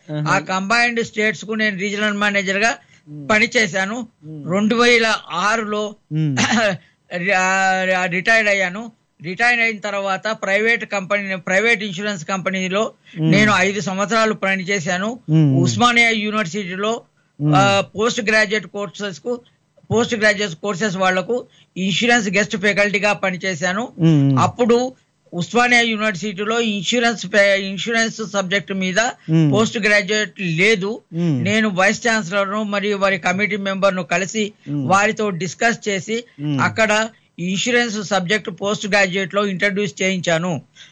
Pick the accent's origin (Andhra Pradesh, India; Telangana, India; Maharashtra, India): Maharashtra, India; Mumbai; also born or lived in Peddapendyala; నేను పెద్దపెండ్యాల గ్రామం, వరంగల్ జిల్లాలో పుట్టాను. నా స్కూల్ చదువు అంతా బొంబాయిలో జరిగింది. ఎందుకంటే మా ఫాదరు బాంబేలో టెక్స్టైల్ మిల్ వర్కరు. అప్పుడు స్కూల్ ఆంధ్ర స్కూల్లో నేను 10th వరకు చదువుకున్నాను.